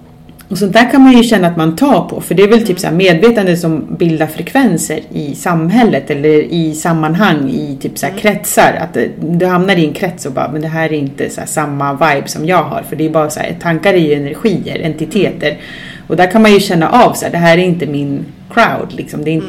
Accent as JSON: {"language": "Swedish", "country": "Chile", "lives_now": "Sweden", "said": "ja men så här, ja men jag ser mig själv som chilenare, sen plötsligt ser jag mig själv som svensk chilenare, sen plötsligt ser jag mig som en del av det internationella samfundet."}